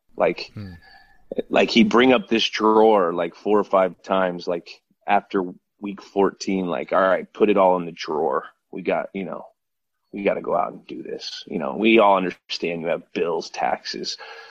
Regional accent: California, United States; That's who I grew up in the Bay Area.

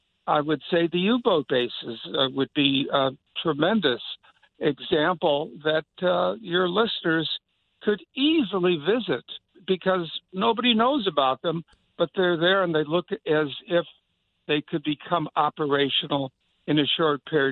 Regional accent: Chicago, Illinois, United States; And I'm from Chicago.

